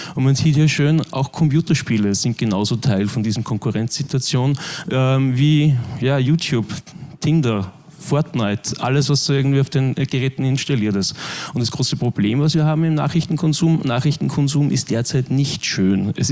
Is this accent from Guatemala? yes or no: no; Linz, Upper Austria, Austria; also born or lived in Vienna; ich komme aus Linz, habe jahrzehntelang eigentlich auch in Wien gewohnt und so die Rückübersiedlung nach Linz war für mich ein bisschen so der Einstieg in die Medienbranche